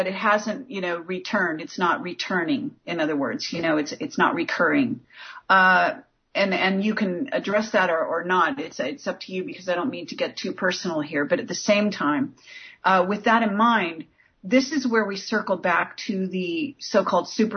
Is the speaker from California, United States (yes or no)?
yes; California, United States; I come from Northern California.